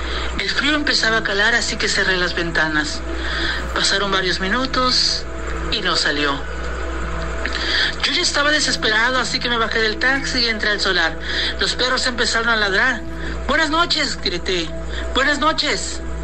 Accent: Tamuín, San Luis Potosí, Mexico; Esta es una más de las historias de mi pueblo, Tamuín, San Luis Potosí.

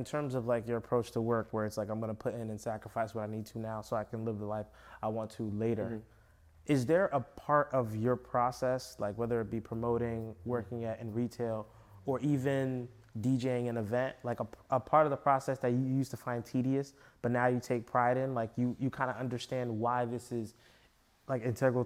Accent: Nigeria; I'm Nigerian.

